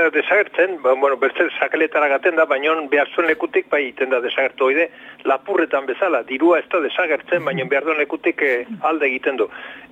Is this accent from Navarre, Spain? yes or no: yes; Navarre, Spain; guk aldarrikatzen dugu leku guzi bizietan Nafarra gara